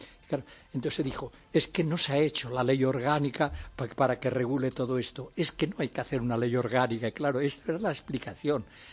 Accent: Lleida, Catalonia, Spain; Soy catalán, de Lérida.

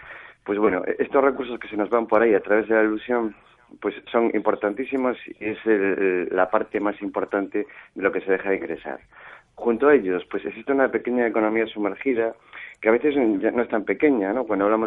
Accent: Galicia, Spain; De hecho, yo soy gallego.

